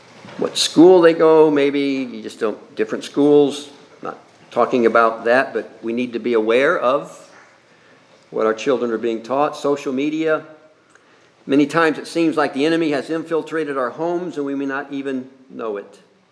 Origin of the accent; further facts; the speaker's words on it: Midwest, United States; I grew up in the Midwest, Central Time, and there used to be a PSA, public service announcement, that would come on the television set right when the news was starting